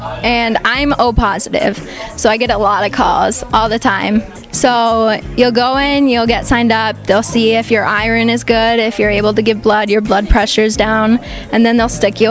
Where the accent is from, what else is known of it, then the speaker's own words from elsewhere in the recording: Tomah, Wisconsin, United States; I'm from Toma, Wisconsin.